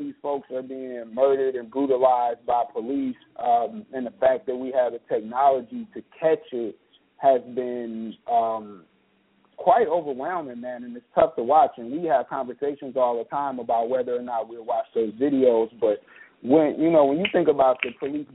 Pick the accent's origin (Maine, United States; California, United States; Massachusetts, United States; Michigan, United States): Michigan, United States; Detroit; growing up in Detroit and me being back in Detroit now